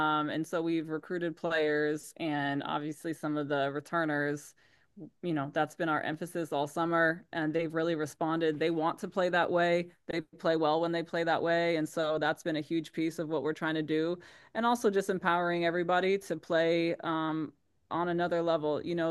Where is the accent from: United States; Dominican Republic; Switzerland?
United States; New Jersey; So I'm from Jersey originally